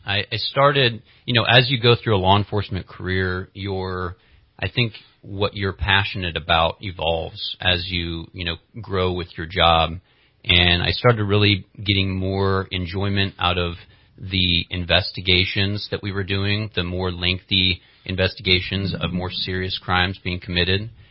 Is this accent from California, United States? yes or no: yes; Redding, California, United States; also born or lived in San Diego; Yeah, so I was raised predominantly in Redding. My family lived in San Diego in my early childhood years, yeah. and then we moved up to Redding, and I was predominantly raised here.